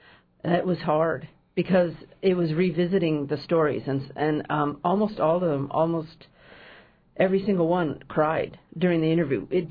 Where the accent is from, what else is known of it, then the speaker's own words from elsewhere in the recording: Oakland, California, United States; I'm a native San Francisco Bay Area, and I'm from Oakland